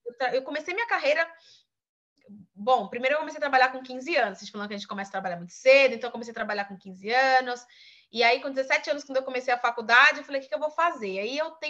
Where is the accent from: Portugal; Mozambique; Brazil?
Brazil; A gente já tem isso inerente como brasileiros, em relação à cultura